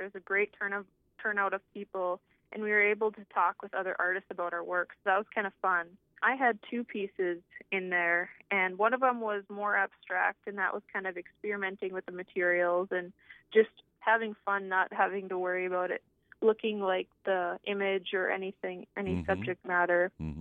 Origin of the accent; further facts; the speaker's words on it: East Grand Forks, Minnesota, United States; I'm from East Grand Forks, Minnesota, so I've been here all my life, and I graduated in 2014 from the East Grand Forks Senior High.